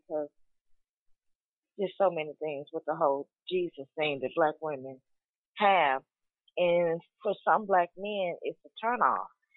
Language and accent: English; the South, United States; I am from the South, and I don't want to shack